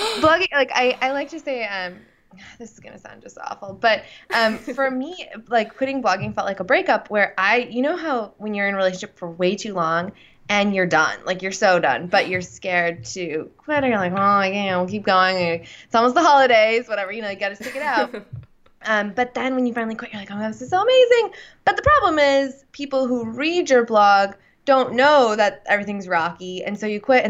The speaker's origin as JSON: {"language": "English", "region": "California", "country": "United States", "said": "I'm from California. I was in California."}